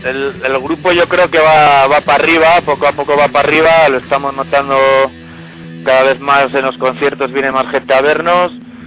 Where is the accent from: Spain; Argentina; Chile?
Spain; Vitoria-Gasteiz, Basque Country; somos de Vitoria-Gasteiz, Euskadi.